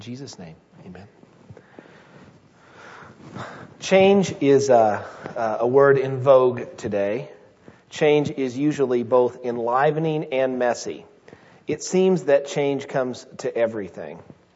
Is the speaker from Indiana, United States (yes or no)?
yes; Indiana, United States; I'm from Indiana.